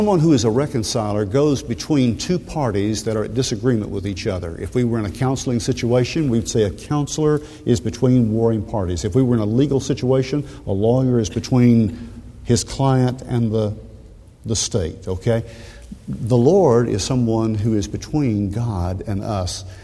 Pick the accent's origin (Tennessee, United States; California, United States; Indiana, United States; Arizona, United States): Tennessee, United States; Woodbury; just like in my home congregation growing up in Woodbury, Tennessee, right in the middle of the state